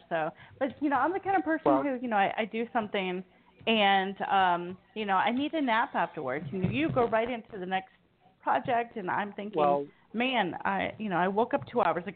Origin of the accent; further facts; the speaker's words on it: New York, United States; now in Tennessee, United States; But I was born in New York. So, you know, I lived a lot of, you know, my life in upstate New York, and it's way colder up there.